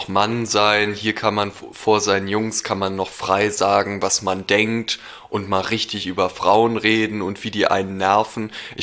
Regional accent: Berlin, Germany; ich bin in Berlin aufgewachsen

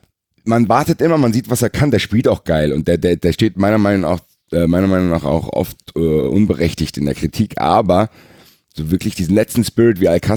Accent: Dortmund, North Rhine-Westphalia, Germany; Und ich als Dortmunder würde ich mich da trotzdem dann ein bisschen ärgern

